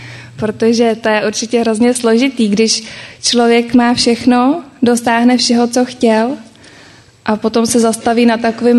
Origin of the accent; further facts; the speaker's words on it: Pilsen, Plzeň Region, Czechia; my Plzeňáci neříkáme ze Plzně, ale všichni si myslí, že to tak říkáme. Takže jsem z Plzně a doufám, že mi budete všichni rozumět. Budu se snažit, přece jenom moje plzeňština je trošku taková odfláklá